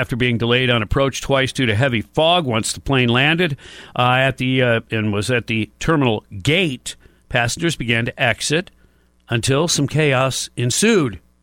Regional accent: Michigan, United States; You know, I grew up in Michigan.

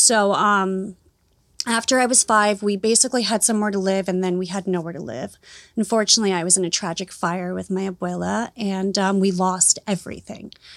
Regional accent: New York City, New York, United States; And also growing up in New York City, there's so much there.

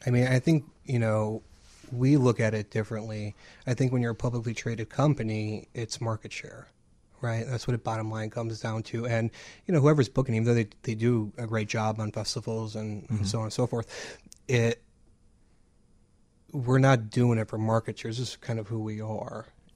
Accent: Buffalo, New York, United States; moved away as an adult; now in Chicago, United States; I grew up in Buffalo, which is kind of as a rust belt as you get. And when I was kind of making a decision of where to move in 2002, one of the reasons why I chose Chicago

